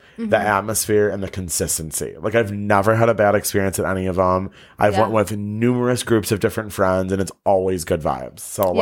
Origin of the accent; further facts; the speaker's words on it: Minnesota, United States; and so I went to Wayzata all the time.